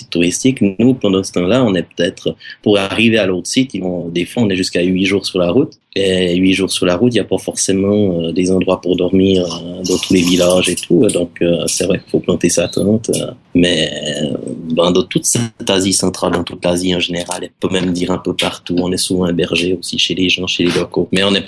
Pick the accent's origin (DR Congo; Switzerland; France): Switzerland; bien que je viens de Suisse, que je suis habitué au froid